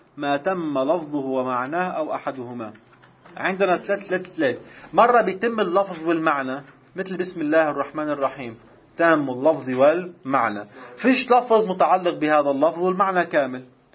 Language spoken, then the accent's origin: Arabic; Baghdad, Baghdad Governorate, Iraq; أنا خطيب بغدادي أنا.